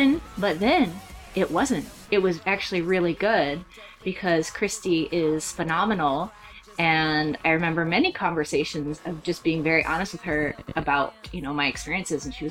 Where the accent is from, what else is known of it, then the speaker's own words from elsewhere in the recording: Downey, California, United States; So she was the pastor of the Moravian Church in my hometown in Downey at the time.